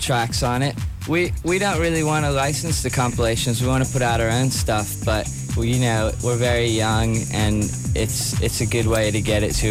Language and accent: English; Washington, District of Columbia, United States; Yeah, I'm from Washington, D.C.